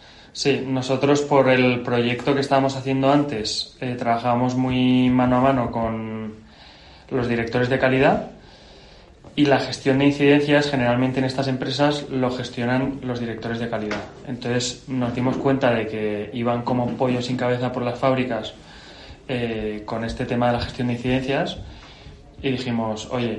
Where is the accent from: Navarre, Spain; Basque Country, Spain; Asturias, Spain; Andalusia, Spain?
Navarre, Spain; Pamplona; Yo soy de Pamplona.